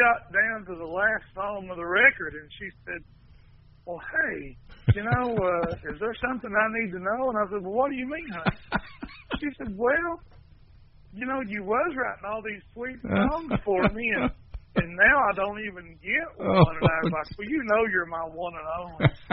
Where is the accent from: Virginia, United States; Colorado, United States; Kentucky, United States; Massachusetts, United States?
Kentucky, United States; Elkhorn City; we're playing in my hometown of Elkhorn City.